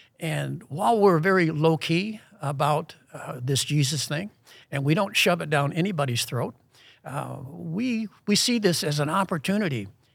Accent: Detroit, Michigan, United States; Growing up in Detroit, Michigan, about 39 years ago, maybe a few more. But growing up in Detroit, Michigan, I grew up in a household.

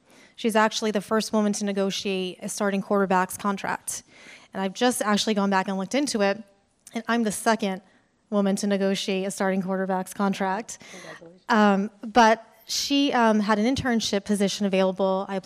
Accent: Johnston, Rhode Island, United States; I'm from Rhode Island. I'm from Johnston, which is a suburb of Providence, not too far away from here.

